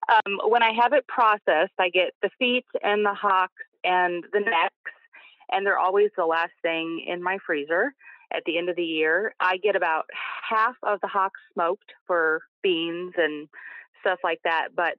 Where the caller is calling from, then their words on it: Collinsville, Illinois, United States; I'm calling from Collinsville, Illinois, just across the river from St. Louis.